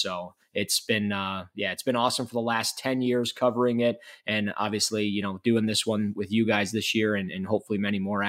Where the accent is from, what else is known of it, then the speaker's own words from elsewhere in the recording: Michigan, United States; I'm a Lions fan. I'm from Michigan. So I have that going for me.